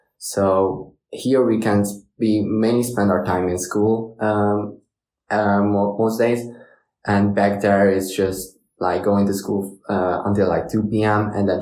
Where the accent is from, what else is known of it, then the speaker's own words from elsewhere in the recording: Hungary; English is a second language; I'm from Hungary. I just moved here like a week ago